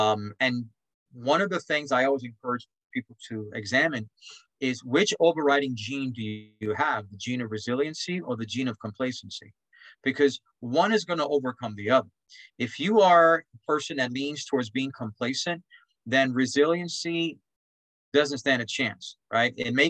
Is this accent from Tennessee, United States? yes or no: no; New York City, New York, United States; I grew up in Spanish Harlem.